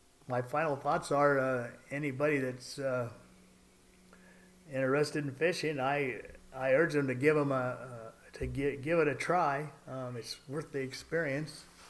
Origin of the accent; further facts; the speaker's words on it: Pacific Northwest, United States; I grew up in the Northwest. Everybody logged or fished. Today, hardly anybody logs there now.